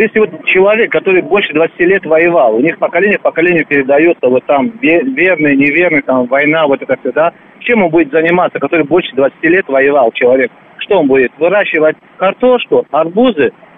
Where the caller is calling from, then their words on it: Moscow, Russia; из Москвы